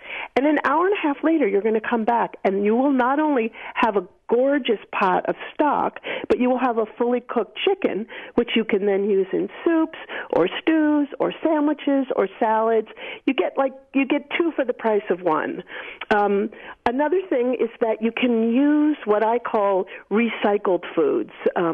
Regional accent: United States; Well, a lot of Jewish delis, I grew up outside of New York City. That was a big thing.

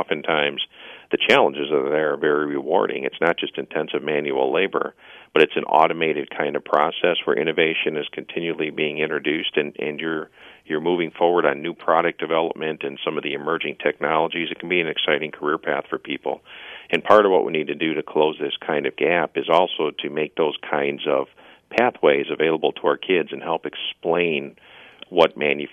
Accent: Milwaukee, Wisconsin, United States; What I was familiar with growing up in Milwaukee is seeing a lot of the canning companies and the automotive frames divisions

